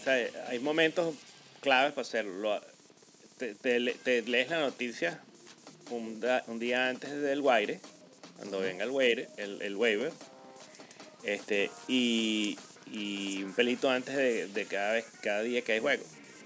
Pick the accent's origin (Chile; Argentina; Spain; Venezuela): Venezuela; porque como somos todos venezolanos, todos estamos pensando primero que nos van a joder